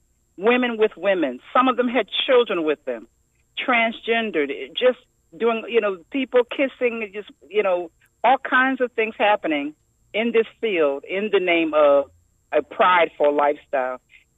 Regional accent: New Jersey, United States; I grew up in a small community in New Jersey near Trenton. In that area, I grew up in a Christ-centered home.

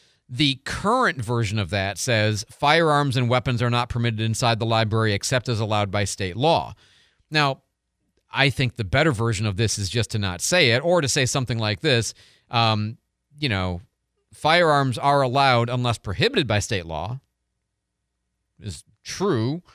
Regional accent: Chicago, Illinois, United States; I'm from the Midwest. I'm from Chicago.

